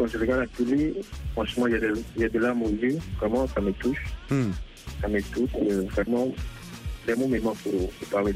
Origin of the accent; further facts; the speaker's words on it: Central African Republic; now in Côte d'Ivoire; Je suis centrafricain, je viens de la Centrafrique.